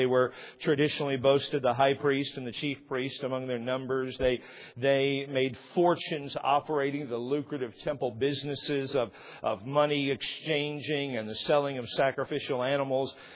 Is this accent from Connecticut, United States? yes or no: no; Tucumcari, New Mexico, United States; born there; Now, I love the fact that I was born in Tucumcari, New Mexico, but it's kind of a low-hanging fruit kind of town.